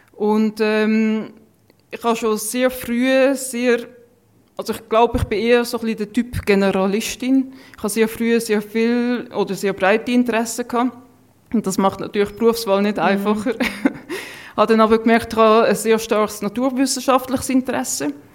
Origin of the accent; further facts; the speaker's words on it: Lucerne, Switzerland; accent: mixed Swiss German dialect; also born or lived in Thurgau; mein Dialekt ist ein Mischmasch. Ich bin dann lang, also als Kind bin ich im Luzernischen aufgewachsen, habe dann auch eine Zeit lang im Wendlibuch gewohnt und später sind wir dann in Thurgau und haben dann in Kreuzlingen gewohnt. Da habe ich noch ein bisschen den Thurgauer Dialekt aufgenommen.